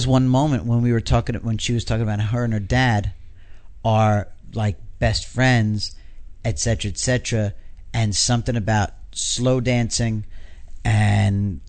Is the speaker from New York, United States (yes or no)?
yes; New York, United States; Plus the idea that I was from New York.